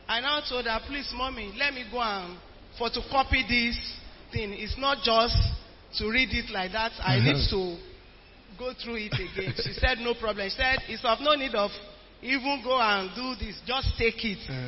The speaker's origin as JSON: {"language": "English", "region": "Ondo", "country": "Nigeria", "said": "I'm from Ondo State."}